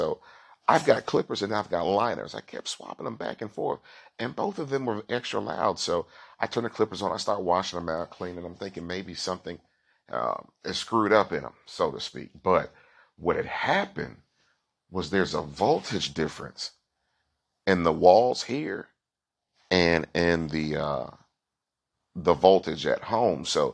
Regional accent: United States; Again, I'm an American.

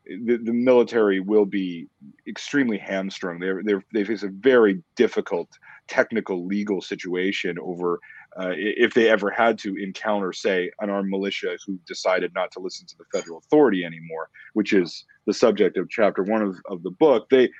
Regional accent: Canada; which was totally foreign to me as a Canadian, right? I was never taught it in school.

